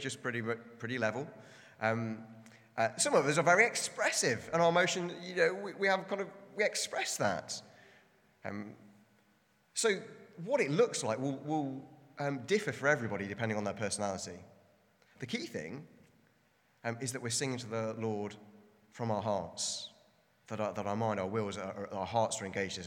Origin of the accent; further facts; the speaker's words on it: United Kingdom; And as British people, again, there's a bit of a blind spot, isn't there? We enjoy a good grumble.